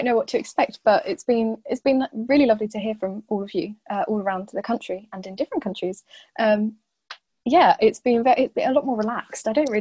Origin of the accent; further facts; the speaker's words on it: March, East of England, United Kingdom; I'm from March in Cambridgeshire, so not too far from Peterborough, actually.